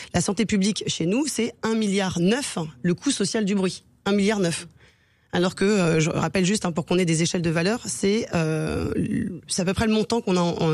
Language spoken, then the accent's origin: French; Antilles, France; Enfin, moi, je suis des Antilles, on n'a pas d'urgence Caraïbes après 23h30, vous voyez ?